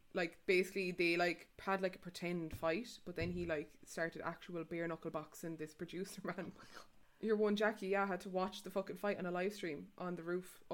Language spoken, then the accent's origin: English; Boston, Massachusetts, United States; Growing up in Boston, every time you went to a wedding or wake or your grandparents' house, you heard that music.